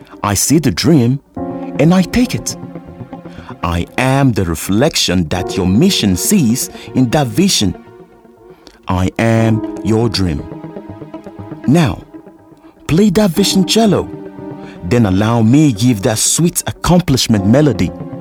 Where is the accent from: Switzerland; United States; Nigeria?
Nigeria; now in Cape Town, South Africa; I'm a Nigerian. I reside in Cape Town right now.